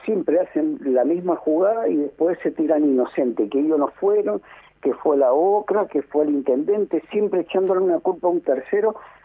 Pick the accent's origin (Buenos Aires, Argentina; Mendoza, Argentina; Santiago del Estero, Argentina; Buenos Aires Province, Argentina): Mendoza, Argentina; mi abuelo nació en Uspallata, mi padre nació en Uspallata y yo estoy acá en Uspallata haciendo comercio del año 89 y soy mendocino.